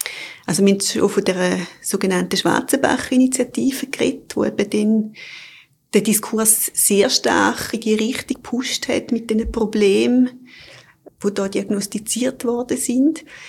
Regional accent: Eastern Switzerland, Switzerland; Und ich bin jetzt zum Beispiel in der Ostschweiz aufgewachsen, so in einem Dorf von 3000 Einwohnern. Ich bin auch Ende 70er Jahre auf die Welt gekommen.

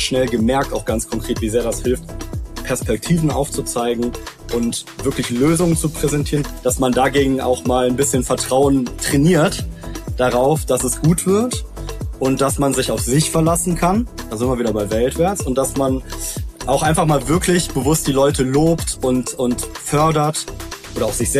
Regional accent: Cologne, North Rhine-Westphalia, Germany; ich komme aus Köln, bin dort aufgewachsen

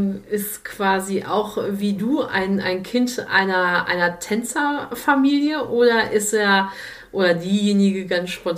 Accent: North Rhine-Westphalia, Germany; Ja, ich aus dem Pott kenne es extrem anders.

